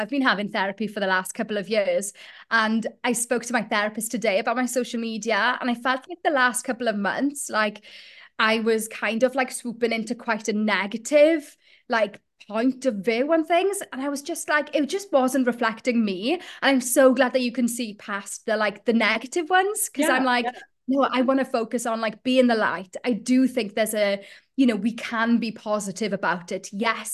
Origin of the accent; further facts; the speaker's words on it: Llanwrda, Wales, United Kingdom; So I was raised in South Wales in a place called Llanwrda, which is in Carmarthenshire